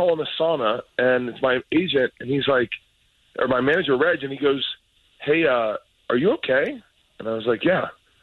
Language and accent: English; Tampa, Florida, United States; Oddly enough, my buddy that I grew up with in Tampa, who's an actor out in New Orleans